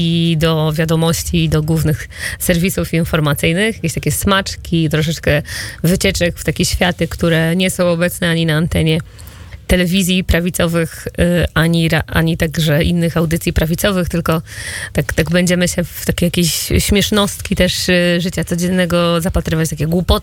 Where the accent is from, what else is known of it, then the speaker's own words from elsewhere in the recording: Wrocław, Lower Silesian Voivodeship, Poland; ja jestem z Wrocławia i dosyć tak powiedziałabym, że mimo, że już tutaj kilka lat mieszkam, to też dumnie się noszę z tym, że nie jestem z Warszawy